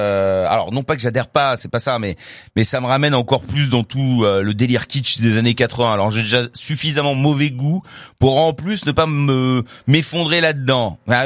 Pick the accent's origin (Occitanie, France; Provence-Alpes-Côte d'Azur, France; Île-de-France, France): Île-de-France, France; Paris; je parle en tant que parisien